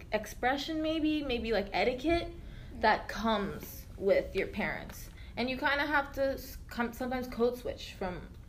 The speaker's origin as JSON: {"language": "English", "country": "United States", "said": "I was like, I'm not Turkish, screw that, I'm American, I want to be American."}